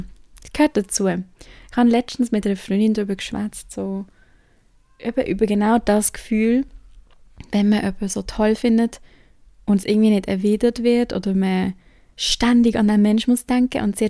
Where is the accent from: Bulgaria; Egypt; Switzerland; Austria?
Switzerland; Aber ich bin nicht in Basel aufgewachsen, sondern so nebendran.